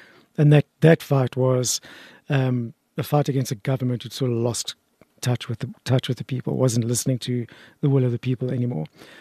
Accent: Parkhurst, Gauteng, South Africa; And oddly enough, I grew up in Parkhurst.

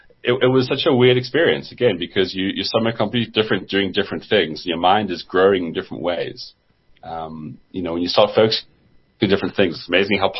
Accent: South Africa; This is the annoying thing about being South African and traveling, is that the first thing you always think about is, like, can I live here?

